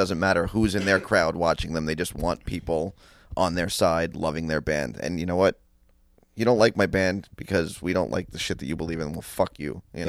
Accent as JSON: {"language": "English", "region": "New York", "country": "United States", "said": "Long Island is I'm from Long Island. I'm a native from eastern Long Island"}